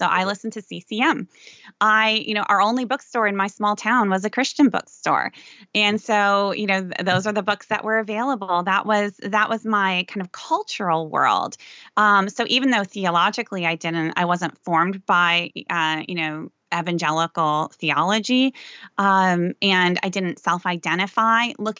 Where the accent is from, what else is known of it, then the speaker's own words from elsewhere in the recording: Sioux Center, Iowa, United States; Okay. That's my hometown. I grew up just a few blocks from the college.